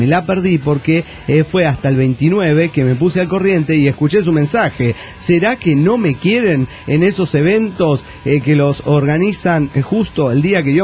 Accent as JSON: {"language": "Spanish", "region": "Michoacán", "country": "Mexico", "said": "Hola, ¿cómo están? … de Michoacán."}